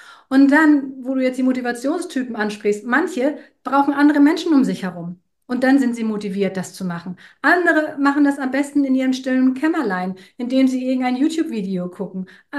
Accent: Northern Germany, Germany; ich als Norddeutsche doch ein wenig kühl bin

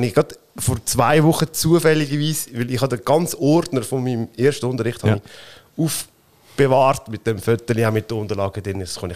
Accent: Aargau, Switzerland; obwohl ich ja auch zwei Dörfer neben Asch aufgewachsen bin, an dem wunderschönen Hallwilersee.

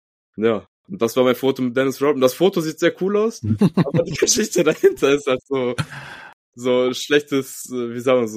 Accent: Greece; German is a second language; now in Germany; ich als Grieche

